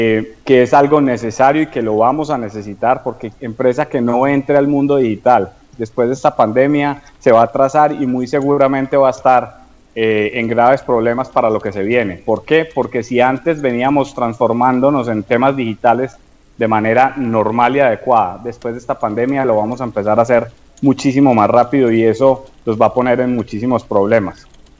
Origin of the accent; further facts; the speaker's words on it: Colombia; cosa que no habíamos nosotros como colombianos he podido arrancar desde hace muchísimos años